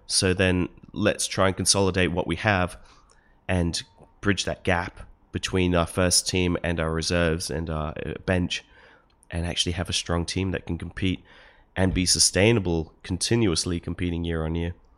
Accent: New Zealand; It's kind of what I was like when I grew up in New Zealand.

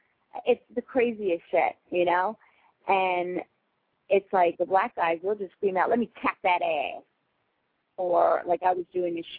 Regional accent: New York, United States; I ain't no Southern Belle. I'm from New York and I'll do it.

